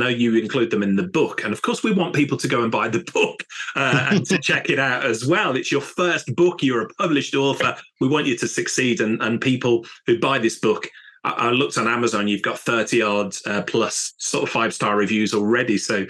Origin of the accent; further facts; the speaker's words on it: United Kingdom; But I was scared, because we're British, Danny. I was scared to talk about money.